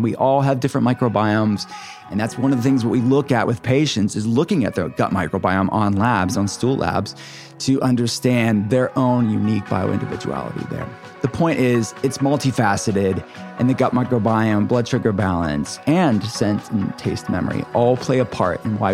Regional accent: Pittsburgh, Pennsylvania, United States; published out of the University of Pittsburgh, my city, my hometown, where my functional medicine telehealth center is based.

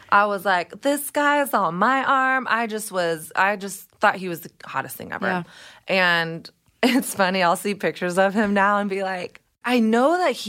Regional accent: the South, United States; at least this is my experience growing up in the South

